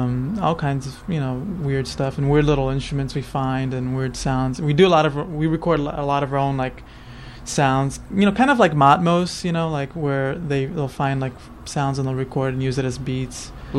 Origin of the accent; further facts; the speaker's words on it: Rio de Janeiro, Brazil; Yeah, I'm originally from Rio, so that's kind of where we come from.